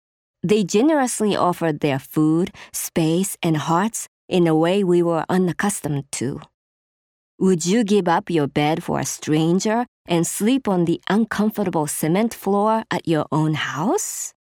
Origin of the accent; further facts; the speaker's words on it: Nishinomiya, Hyogo, Japan; I am 24 years old, and I grew up in Nishinomiya, Japan.